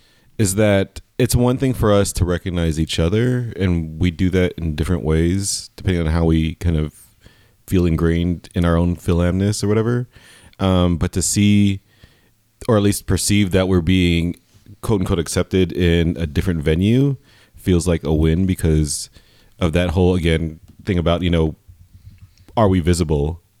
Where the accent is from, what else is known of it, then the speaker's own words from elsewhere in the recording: Philippines; we're from the Philippines